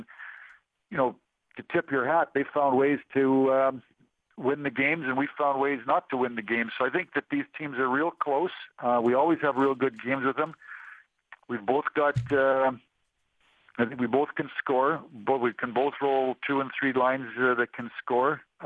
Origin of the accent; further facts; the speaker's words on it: Canada; Yeah, I mean, we're all Canadian kids, you know, growing up to the opportunity to be in the NHL and just play.